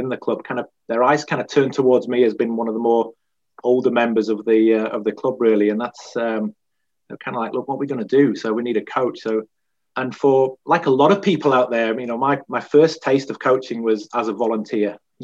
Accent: Harrogate, Yorkshire and the Humber, United Kingdom; now in Ireland; it all started back in my hometown. So I originate from a small town in Harrogate, which is in the in North Yorkshire, in the northeast of England.

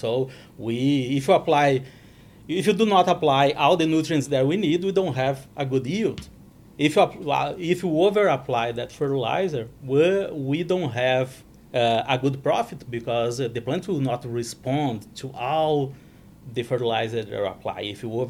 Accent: Brazil; English is a second language; I'm originally from Brazil, and my parents, they are farmers in southern Brazil, and we were farming for probably 50 years over there. I'm the first generation in college

